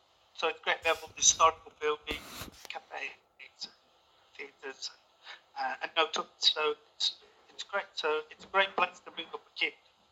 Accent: Birmingham, West Midlands, United Kingdom; I think I'm from the UK. I'm from Birmingham

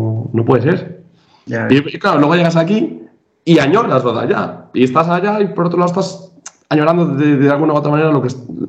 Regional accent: Galicia, Spain; yo que soy gallego, y soy amante de Galicia

